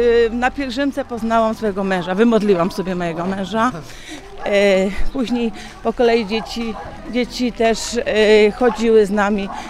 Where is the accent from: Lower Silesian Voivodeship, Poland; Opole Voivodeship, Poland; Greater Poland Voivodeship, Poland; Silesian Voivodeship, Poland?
Greater Poland Voivodeship, Poland; Kępno; Z Kępna, parafii świętego Marcina.